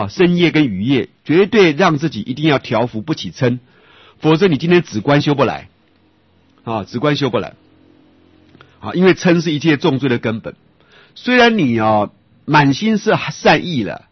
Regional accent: Taiwan; 这个就是咱们台湾人的想法，绝对不会负愧于客

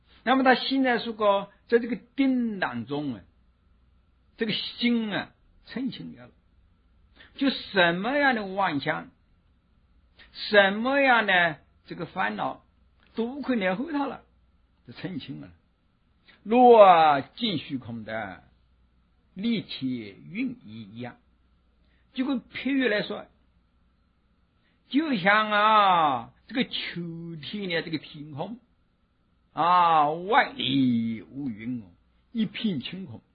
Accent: China; 用我们中国人的这个说话来说

